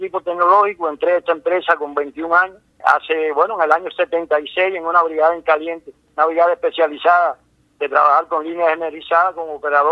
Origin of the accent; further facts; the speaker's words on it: Cabaiguán, Sancti Spíritus, Cuba; Al pueblo de Cabaiguán, bueno, es mi tierra.